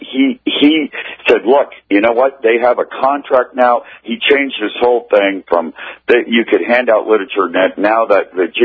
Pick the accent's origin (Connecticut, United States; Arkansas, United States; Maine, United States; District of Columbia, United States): Connecticut, United States; Yes. I'm from Connecticut, but we went out there.